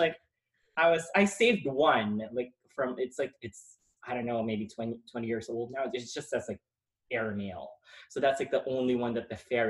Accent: Philippines; And then I was big on, I grew up in the Philippines.

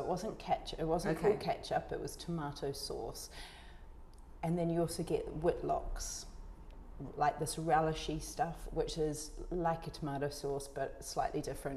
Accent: New Zealand; Oh yeah, 80s. What did we grow up on?

